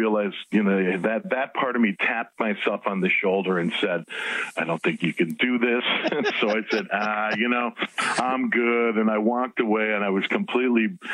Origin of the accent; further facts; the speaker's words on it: Buffalo, New York, United States; But I'm from Buffalo and I saw every one of 2,003 yards.